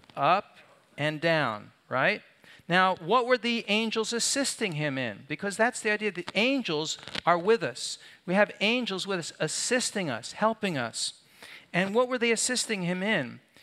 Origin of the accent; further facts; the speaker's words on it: Philadelphia, Pennsylvania, United States; born there; I love the Titans, but I was born in Philadelphia.